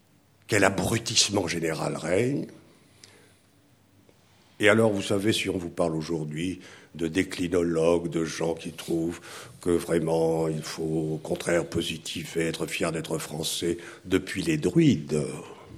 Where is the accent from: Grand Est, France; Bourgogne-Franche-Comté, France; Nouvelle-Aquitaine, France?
Nouvelle-Aquitaine, France; Bordeaux; j'ai maintes fois fait allusion dans mes livres à mon enfance à Bordeaux dans une famille particulièrement anglophile